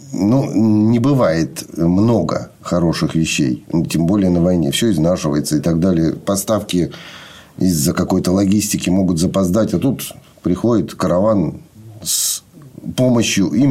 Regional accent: Moscow, Russia; Я просто москвич. Обычный москвич.

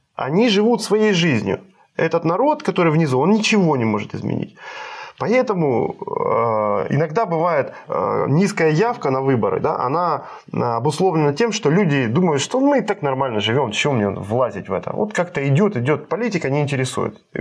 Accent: Melitopol, Zaporizhzhia Oblast, Ukraine; вот, например, Мелитополь, да, откуда я родом

